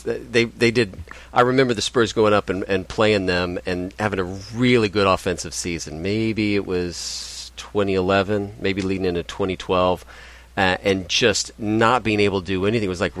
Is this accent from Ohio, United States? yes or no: no; Houston, Texas, United States; I grew up in Houston, so I was a Rockets fan growing up